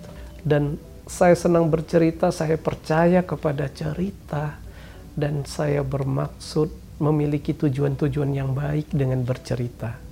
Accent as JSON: {"language": "Indonesian", "region": "Bangka Belitung Islands", "country": "Indonesia", "tie": "born or raised there", "said": "saya ini orang Melayu kampung yang lahir di sebuah kampung kecil di Belitung sana."}